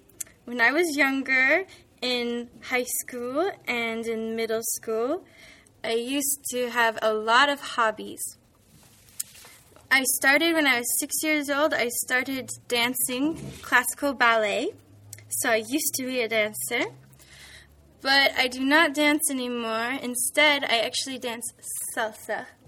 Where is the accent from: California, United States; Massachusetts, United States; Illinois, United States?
California, United States; San Francisco; And I am from San Francisco, California, in the United States of America.